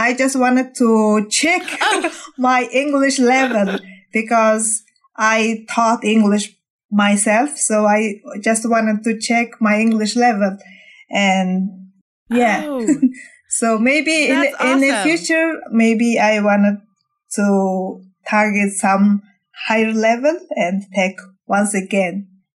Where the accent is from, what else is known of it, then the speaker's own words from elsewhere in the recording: Mongolia; English is a second language; I'm from Mongolia, and I'm happy to be here recording on the IELTS Energy podcast.